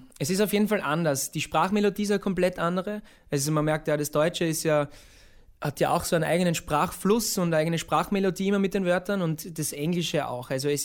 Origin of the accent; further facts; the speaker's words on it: Graz, Styria, Austria; aber eigentlich sind wir Grazer.